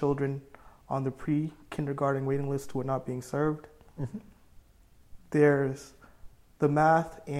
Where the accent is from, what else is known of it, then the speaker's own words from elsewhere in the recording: Cambridge, Massachusetts, United States; So I grew up in Cambridge. I went through the school system, and I'm currently working as a financial analyst for the Harvard Office of Technology Development.